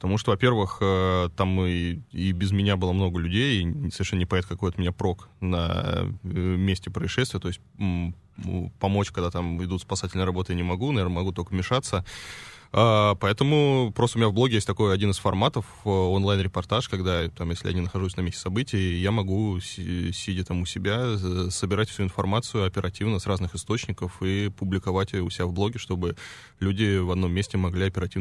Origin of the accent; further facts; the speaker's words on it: Moscow, Russia; В Москве родился, в Москве вырос, учился и теперь